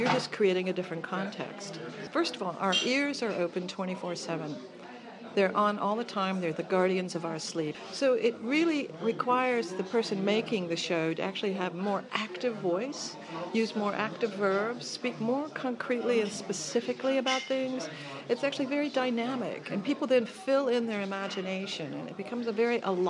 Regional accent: Hollywood, California, United States; Well, I come from Hollywood. I actually live underneath the Hollywood sign, under the third O.

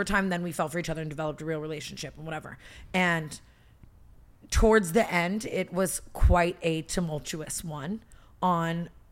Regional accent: Las Vegas, Nevada, United States; I'm from Vegas and like this city's scaring the shit out of me.

